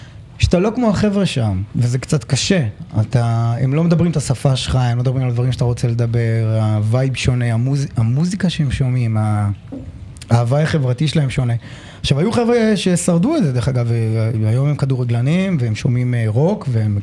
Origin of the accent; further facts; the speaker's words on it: Ashdod, Southern District, Israel; גדלתי באשדוד